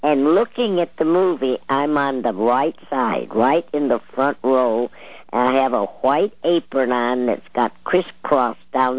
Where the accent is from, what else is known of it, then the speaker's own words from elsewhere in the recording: Sheffield, Alabama, United States; That's Sheffield, Tuscumbia, and Florence. And I was from Sheffield.